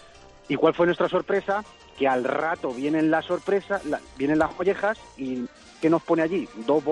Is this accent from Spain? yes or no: yes; Tébar, Castilla-La Mancha, Spain; Yo soy de un pueblo del sur de Cuenca, pegando con Albacete